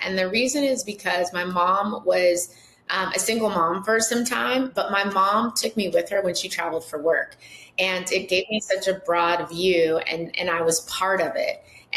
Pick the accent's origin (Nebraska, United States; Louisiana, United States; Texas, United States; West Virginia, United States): Texas, United States; I know I'm from Texas, it's old school.